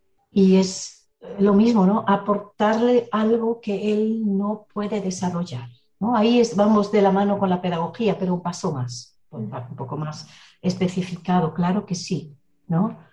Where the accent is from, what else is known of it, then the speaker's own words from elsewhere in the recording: Switzerland; yo soy de Suiza